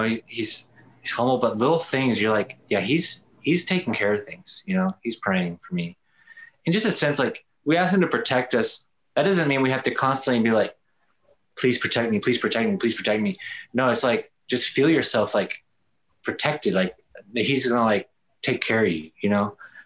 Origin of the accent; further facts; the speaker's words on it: Katy, Texas, United States; also born or lived in Dallas; well, I was born in Dallas, but I'm from Katy.